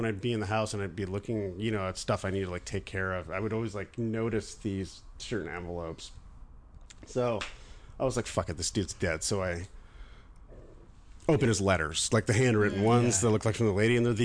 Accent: Danville, California, United States; the address was from my hometown in Danville, where I grew up.

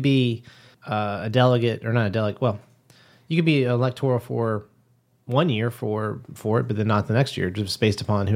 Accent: Huntington, West Virginia, United States; I'm like, oh, I'm from Huntington, West Virginia.

